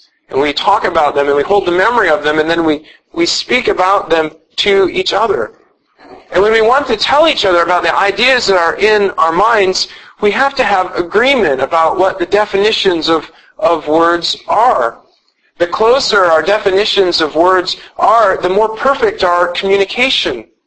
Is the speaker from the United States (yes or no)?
yes; Iowa, United States; I gave up quickly because, well, I'm from Iowa. And in Iowa, if you have something floating on the water, it's a boat.